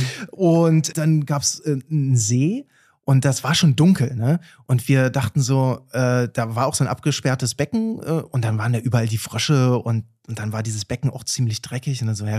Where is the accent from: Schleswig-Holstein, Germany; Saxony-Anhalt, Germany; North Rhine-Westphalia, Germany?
Saxony-Anhalt, Germany; Oschersleben; Von Oschersleben, mein Heimatort